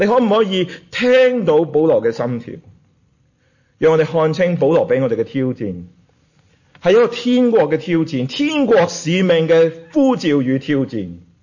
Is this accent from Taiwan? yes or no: no; China; 我们中国人有句说话，说家和万事兴